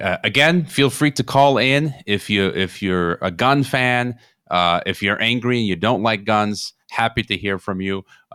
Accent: Chicago, Illinois, United States; also born or lived in Mongolia; I'm from Chicago. I've stared down the barrel of a gun. When I lived in Mongolia, I was, assaulted with sharp objects.

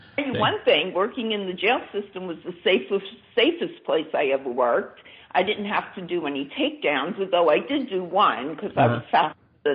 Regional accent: Brooklyn, New York, United States; born there; now in California, United States; Yes, I was born in Brooklyn, New York, and moved to California to actually work at Orange County Jail.

